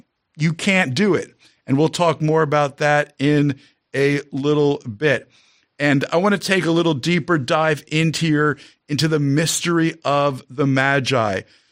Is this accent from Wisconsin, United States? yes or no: no; New Jersey, United States; I'm from New Jersey.